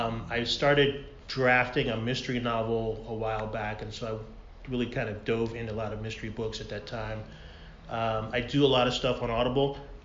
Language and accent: English; Chicago, Illinois, United States; now in San Diego, United States; I am a local author. I am from Chicago originally. I've been in San Diego 9.5 years.